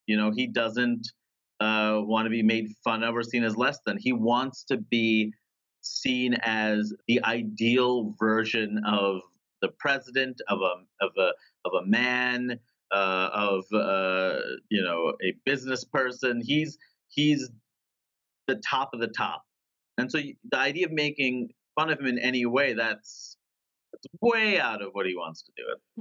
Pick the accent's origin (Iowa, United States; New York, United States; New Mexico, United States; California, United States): New York, United States; New York City; I grew up in Queens, New York. Everyone looked different.